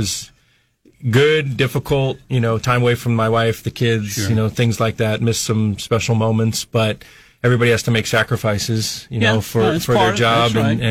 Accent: New York, United States; Yeah, born and raised in New York. Started playing professional baseball out of high school when I was 18 years old.

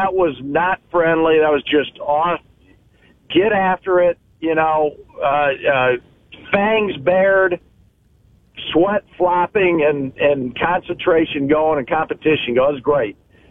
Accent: Michigan, United States; now in California, United States; I grew up in Michigan. I'm based out west in California now.

